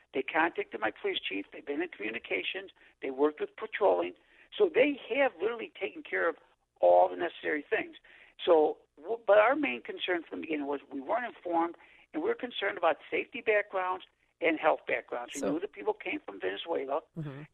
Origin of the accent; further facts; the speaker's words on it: Elk Grove, United States; born and raised in Elk Grove, I've known that hotel location forever